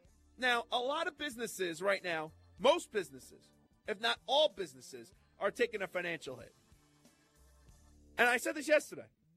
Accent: New York, United States; Now, this clearly hits close to home because I'm a New Yorker.

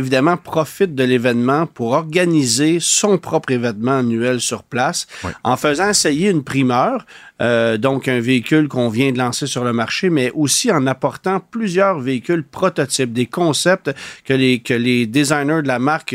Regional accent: Canada; du moins chez nous au Canada

